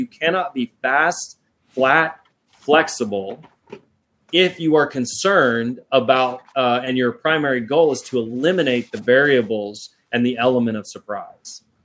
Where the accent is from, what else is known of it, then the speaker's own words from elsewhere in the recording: Houston, Texas, United States; I grew up in Houston, so I saw Arthur Anderson and Enron completely disappear.